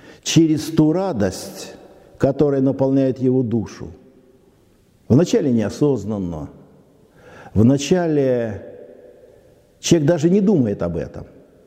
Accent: Ivanteevka, Moscow Oblast, Russia; born there; also born or lived in Leningrad; я, например, родился в Ивантеевке, Московской области. Я, кстати, там ни разу не был.

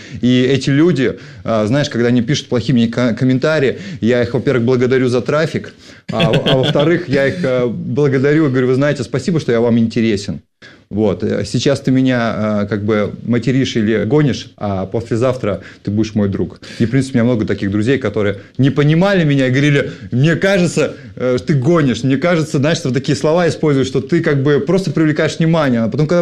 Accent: Perm, Perm Krai, Russia; now in Saint Petersburg, Russia; еще я из бедной семьи, мы переехали из Перми с мамой, и я увидел Петербург, мы поселились, то есть мы жили в Перми, в самом дальнем районе, дальше только Китай

